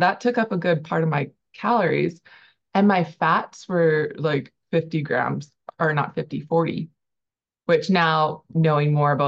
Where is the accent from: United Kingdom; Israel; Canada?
Canada; Manitoba; I'm from Manitoba, Canada, rural town, little, it's like, yeah, middle of nowhere, basically. I'm 33 years old.